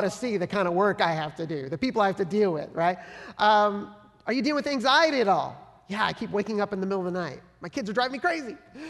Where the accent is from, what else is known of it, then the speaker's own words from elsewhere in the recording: San Francisco, California, United States; born there; when I was born in 1970 in San Francisco